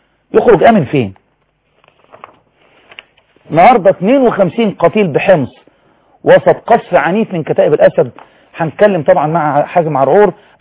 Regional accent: Egypt; احنا كلنا مصريين

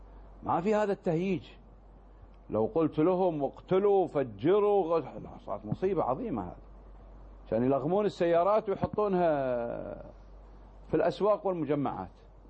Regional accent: Kuwait; عندنا في الكويت

